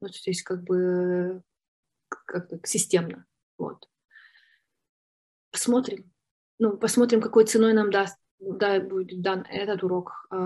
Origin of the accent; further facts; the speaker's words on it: Ukraine; потому что я же из Украины.